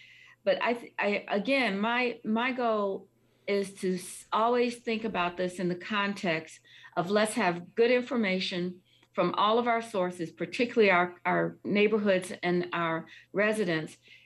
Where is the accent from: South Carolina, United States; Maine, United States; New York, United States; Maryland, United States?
South Carolina, United States; Columbia; I had to go down to my hometown, Columbia, South Carolina